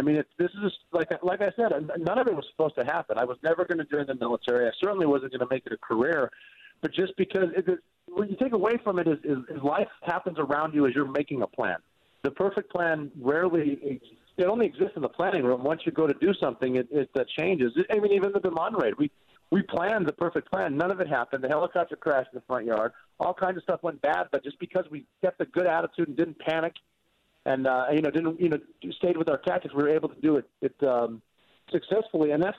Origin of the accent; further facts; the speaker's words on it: Butte, Montana, United States; growing up in Butte, Montana, I got dumped. The easiest way to get out is to join the military